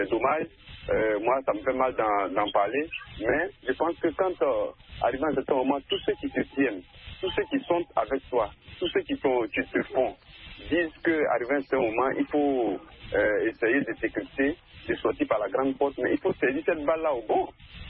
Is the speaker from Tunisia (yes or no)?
no; Côte d’Ivoire; chez moi, en Côte d'Ivoire, ici